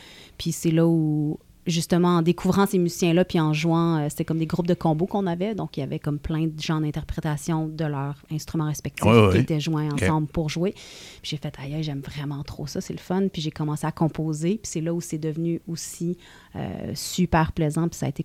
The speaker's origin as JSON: {"language": "French", "town": "Montreal", "region": "Quebec", "country": "Canada", "tie": "born or raised there", "second_language": "French", "said": "je viens d'un milieu un peu plus anglophone. Okay. J'ai grandi dans le West Island, puis je suis allée à l'école en français"}